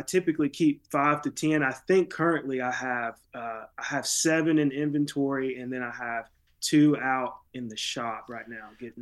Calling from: Tupelo, Mississippi, United States; I'm coming from Tupelo, Mississippi, which is the birthplace

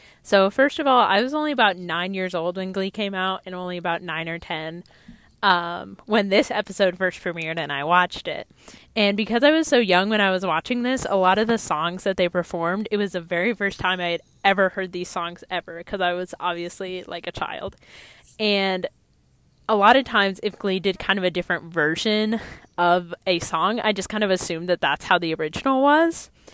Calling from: Nebraska, United States; My pronouns are she, her, hers, and I'm from Nebraska.

